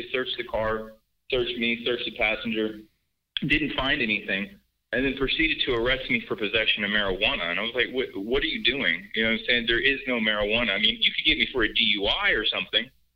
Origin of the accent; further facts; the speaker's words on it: Houston, Texas, United States; Okay, so I'm from Houston. I'm born and raised in Houston, so that's my city.